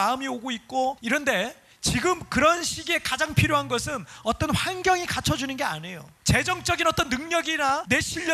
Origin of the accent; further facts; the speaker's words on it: South Korea; 저는 그냥 토종 한국인 목회만 할 걸 생각을 제가 늘 해왔어요.